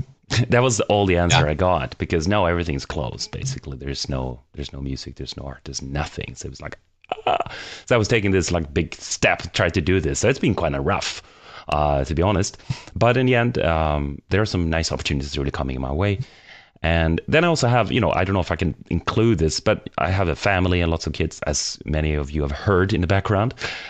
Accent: Sweden; English is a second language; Both Lautaro and I, we are from Sweden

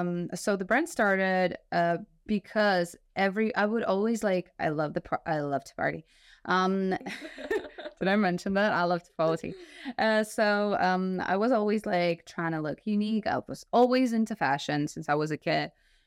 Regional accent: Ukraine; English is a second language; In Ukraine, there's no such... I'm from Ukraine, so this whole thing is not as developed as in London, for example.

